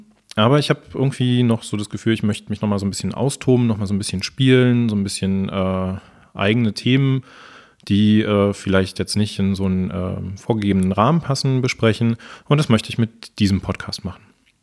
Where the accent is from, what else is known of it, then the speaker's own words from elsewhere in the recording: Berlin, Germany; Ich komme aus Berlin, bin Baujahr 85, Vater eines Sohnes, der jetzt gerade in die Schule gekommen ist, verheiratet.